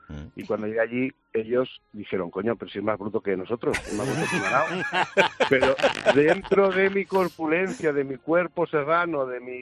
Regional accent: Barcelona, Catalonia, Spain; Yo soy barcelonés, soy catalán, pero amo mi país, amo claro. España.

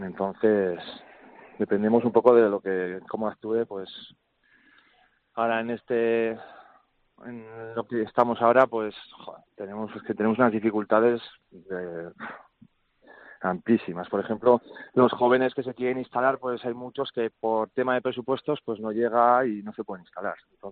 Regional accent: Navarre, Spain; Pues sí, aquí en el Valle de Aguilar, por ejemplo, tenemos a 5 kilómetros de mi pueblo, hacia Aguilar de Codes, tenemos a Zuelo

